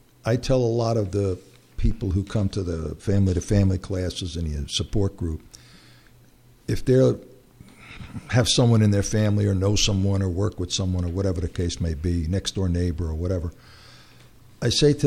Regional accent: Brooklyn, New York, United States; born there; I was born in Brooklyn, so, you know, my vacation was my mother would take me to Coney Island and throw me in the water, you know.

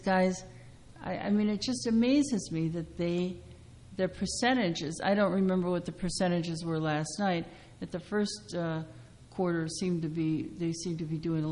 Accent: Midwest, United States; I think growing up in the Midwest, Indiana was a big basketball state.

